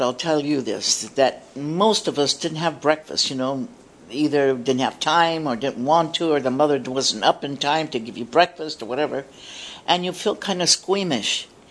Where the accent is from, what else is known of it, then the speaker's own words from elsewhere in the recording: Seattle, Washington, United States; if I say, well, I'm from Seattle. Seattle? Hey, you ever hear of Seattle?